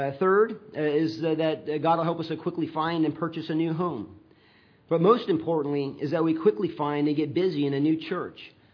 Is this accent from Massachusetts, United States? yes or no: no; North Dakota, United States; a decision that we've made to move back to my home state of North Dakota.